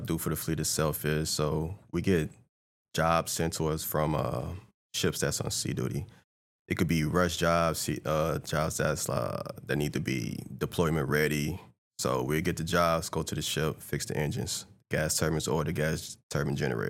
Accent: Gary, Indiana, United States; I'm from Gary, Indiana, home of … if you don't know where that's at, 15 minutes from Chicago.

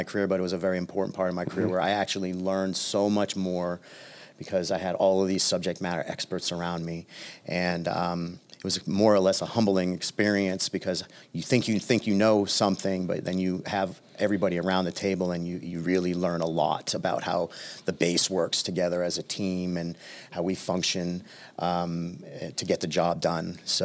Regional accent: Falmouth, Massachusetts, United States; And then I headed back to Falmouth, which was my hometown, hoping to find a place for me in the population.

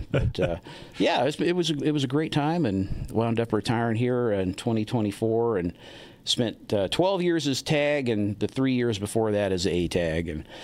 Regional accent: Federal Way, Washington, United States; also born or lived in Tacoma; I was born in Tacoma General Hospital and grew up in Federal Way and went through the whole public school system there

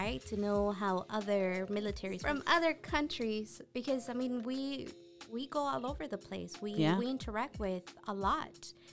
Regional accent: Texas, United States; Since I'm from Texas, in Texas we have hurricanes.

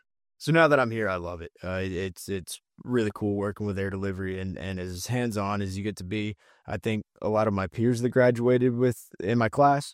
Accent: Knoxville, Tennessee, United States; now in Yuma, United States; We're from Tennessee, in the kind of suburban part, and living in Yuma looks a lot like how Knoxville, Tennessee, which is where we're from, looked whenever we were growing up.

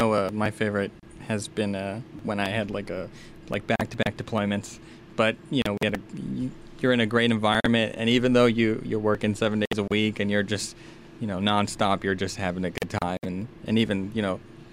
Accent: Colorado, United States; I love Colorado. That's my hometown. It's my favorite place.

